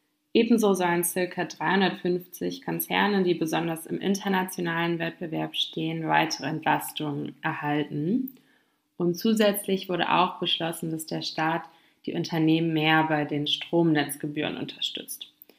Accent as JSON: {"language": "German", "region": "Berlin", "country": "Germany", "said": "ich komme aus Berlin"}